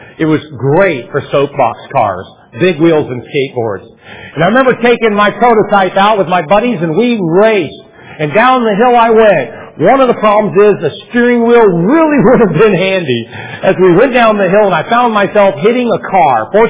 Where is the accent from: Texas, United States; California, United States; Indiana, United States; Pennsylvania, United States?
California, United States; I think about my mom. I think about growing up in California.